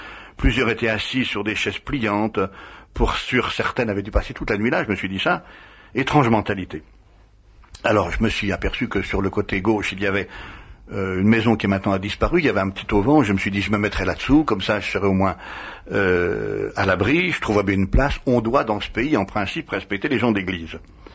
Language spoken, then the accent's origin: French; France; moi je suis français, nous on garde la tête froide